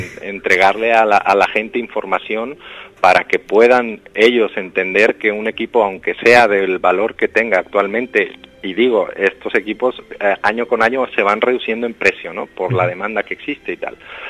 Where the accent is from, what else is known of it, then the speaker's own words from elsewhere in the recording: Mexico; now in Spain; No, yo soy mexicano. Llevo ya 9 años aquí y...